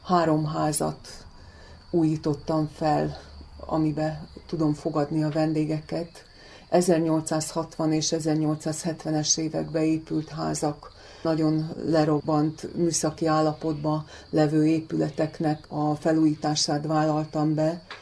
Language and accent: Hungarian; Zala, Hungary; born there; now in Szalafő, Hungary; Zalai születésű vagyok, a munkám révén kerültem az Őrségbe, de tulajdonképpen 30 kilométerrel a szülőfalumtól költöztem el, ezelőtt 13 esztendővel ide Szalafőre.